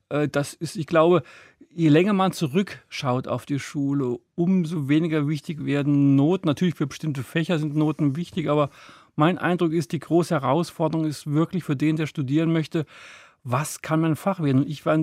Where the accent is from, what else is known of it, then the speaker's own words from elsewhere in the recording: Marburg, Hesse, Germany; also born or lived in Bad Arolsen; Marburg ist eigentlich meine Stadt, in der ich groß geworden bin, die Universitätsstadt. Das ist mein Ort sozusagen.